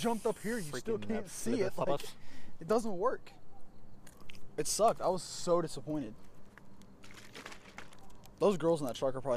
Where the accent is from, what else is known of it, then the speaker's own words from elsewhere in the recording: United States; Because I'm American, that's what we do.